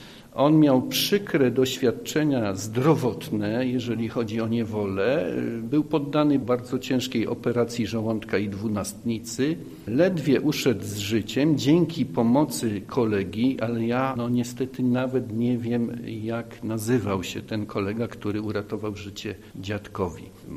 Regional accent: Mikołów, Silesian Voivodeship, Poland; ja przyjechałem ze Śląska, z Mikołowa.

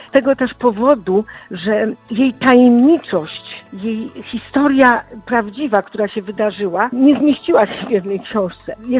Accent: Silesian Voivodeship, Poland; born there; urodziłam się na Śląsku, więc historia śląska jakby płynęła w moich żyłach.

